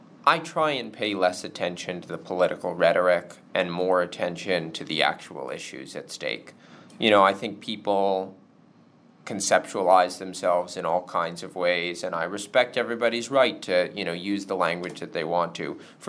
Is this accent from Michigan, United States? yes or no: no; Winfield, Pennsylvania, United States; also born or lived in Selinsgrove; I was born in Snyder County in Monroe Township off of Park Road, then moved into Sealands Grove and eventually up to Winfield. So I graduated from Lewisburg High School in 2019 and then Yale University in 2023.